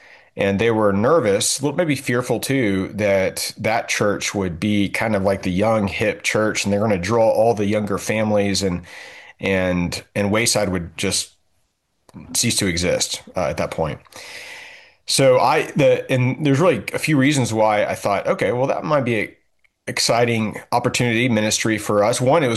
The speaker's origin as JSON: {"language": "English", "town": "Signal Mountain", "region": "Tennessee", "country": "United States", "tie": "born or raised there", "also_born_or_lived": "Atlanta", "said": "So I grew up on Signal Mountain in Tennessee, and I moved away for 12 years. And then I was serving at a church in Atlanta in 2008, 2011, 12, early 12."}